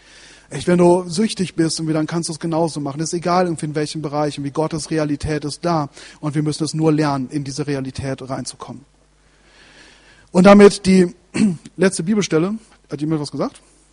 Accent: Wetter, North Rhine-Westphalia, Germany; ich bin ein heimatverbundener Typ gewesen und habe total gerne in Wetter gewohnt. Und wir waren ja genau am Harcourtsee

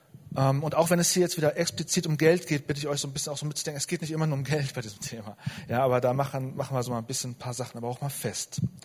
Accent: Celle, Lower Saxony, Germany; Also ich komme aus Celle, bin verheiratet mit der Ilona und habe zwei Kinder und bin seit 20 Jahren bei den Jesus Freaks.

